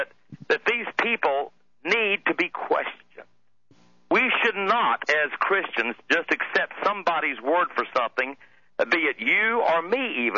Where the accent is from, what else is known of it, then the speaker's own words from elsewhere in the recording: Texas, United States; Just like I'm a Texan and I'm an American, but not all Americans are Texans.